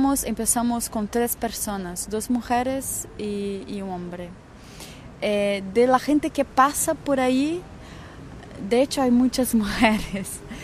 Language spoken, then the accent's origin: Spanish; Brazil; yo soy de Brasil, trabajo con performance, con artes, tecnologías y vivo entre Río y Nuvem, que es un espacio, que es un Hack Lab rural